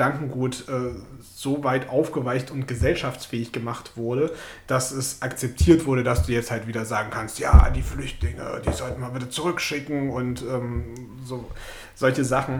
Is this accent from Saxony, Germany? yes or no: yes; Saxony, Germany; wenn ich so auf meine Heimat schaue, so mitten in Sachsen gelegen